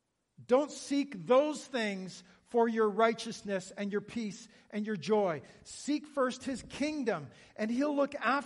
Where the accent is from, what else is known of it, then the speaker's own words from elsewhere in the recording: Canada; accent: Canadian; Like, I didn't know I had a Canadian accent until somebody said, oh, I think your Canadian accent is so cute, right?